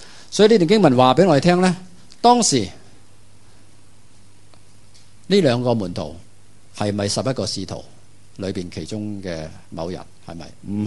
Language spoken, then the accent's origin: Cantonese; Hong Kong; 我是香港人，我有身份证，